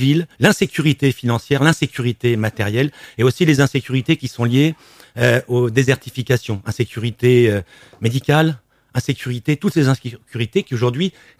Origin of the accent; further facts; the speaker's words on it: France; Nous ne sommes pas des Européens. Nous ne sommes pas non plus des Palestiniens. Nous sommes des Français.